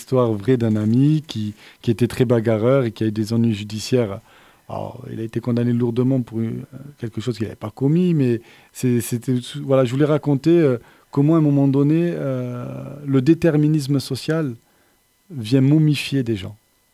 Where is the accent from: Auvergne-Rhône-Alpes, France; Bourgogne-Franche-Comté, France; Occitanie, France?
Occitanie, France; Montpellier; Moi, j'ai grandi à La Paillade, ici, à Montpellier